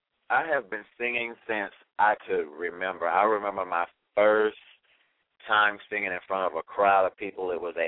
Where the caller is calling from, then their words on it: Huntingdon, Pennsylvania, United States; Right now I'm calling from Huntington, Pennsylvania.